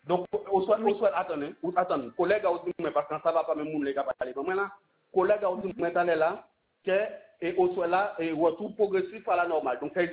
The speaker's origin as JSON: {"language": "French", "country": "Guadeloupe", "said": "Si en tant que Guadeloupéen, on va comprendre le problème à la population là"}